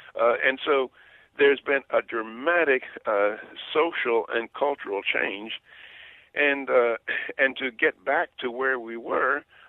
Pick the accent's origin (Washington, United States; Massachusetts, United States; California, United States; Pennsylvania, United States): Pennsylvania, United States; Philadelphia; I'm 82 years old, and when I grew up in the North Philadelphia, the slums of North Philadelphia.